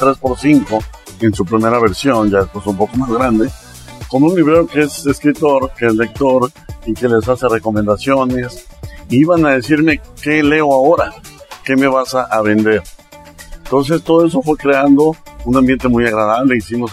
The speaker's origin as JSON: {"language": "Spanish", "town": "Guadalajara", "region": "Jalisco", "country": "Mexico", "tie": "born there", "said": "Independencia, ahí por el Estadio Jalisco de Fútbol, que es la colonia donde yo nací"}